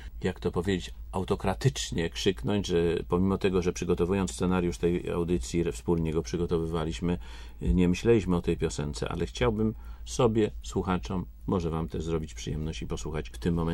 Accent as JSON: {"language": "Polish", "town": "Gdynia", "region": "Pomeranian Voivodeship", "country": "Poland", "tie": "born or raised there", "said": "I Gdyni, mojego rodzinnego"}